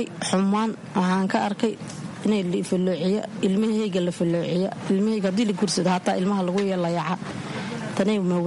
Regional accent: Kismayo, Lower Juba, Somalia; born there; Waxaan ku dhashay Kismaaya, ka xagga meel baadiya aan ku dhashay.

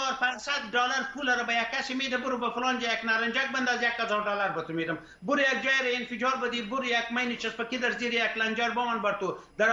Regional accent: Afghanistan; ما خو افغان هستیم، ما به صفت یک افغان، ما امریکایی نیستیم.

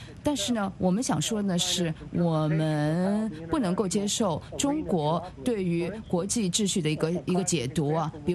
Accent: United States; 那么我是美国人呢，我是相信独立宣言和美国宪法的

